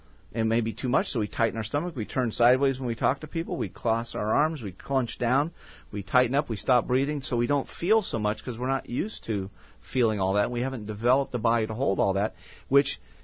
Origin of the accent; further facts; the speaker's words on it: Thousand Oaks, California, United States; Just as a personal note, I grew up in Thousand Oaks.